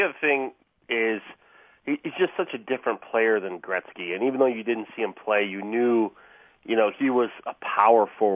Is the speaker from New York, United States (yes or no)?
no; Detroit, Michigan, United States; Well, you know, I grew up in the Detroit area, but unfortunately I'm too young to have seen him play.